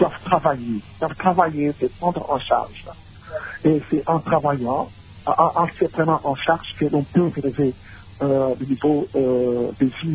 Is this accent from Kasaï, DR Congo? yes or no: yes; Kasaï, DR Congo; Et moi-même aussi, je suis originaire du Kassai.